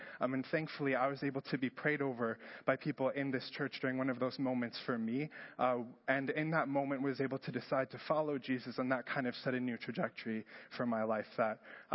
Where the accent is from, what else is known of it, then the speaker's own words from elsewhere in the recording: Marshfield, Wisconsin, United States; I grew up here in Marshfield and going to this church.